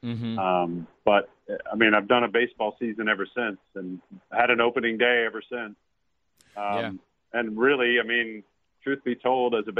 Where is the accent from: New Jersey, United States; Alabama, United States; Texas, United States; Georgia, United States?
Texas, United States; I grew up in Texas and following the Rangers.